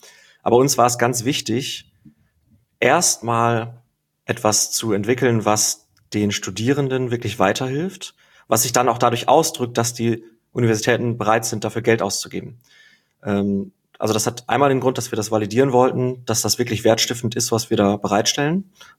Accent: Germany; so als Deutscher kennt man natürlich die großen öffentlichen Unis

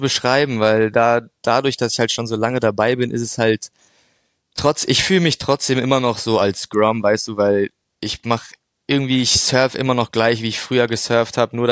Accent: Munich, Bavaria, Germany; ich bin 18 Jahre alt, ich komme aus München, gebürtig auch Münchner

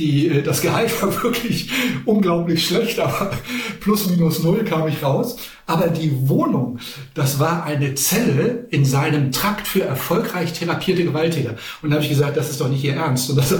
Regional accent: Germany; war dann Teil der Community dort und war dann der verrückte Deutsche, der sich alles anguckten.

